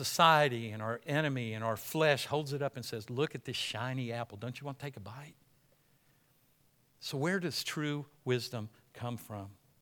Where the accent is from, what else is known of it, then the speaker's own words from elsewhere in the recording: United States; We don't need no king. We're American, you know?